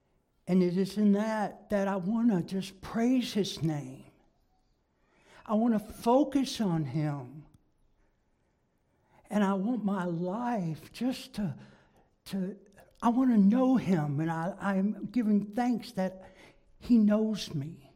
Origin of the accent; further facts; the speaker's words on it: Kentucky, United States; I'm from Kentucky. That's my home, where I was born and raised. My family's all there. And I'm not going to try to hide my accent or anything else.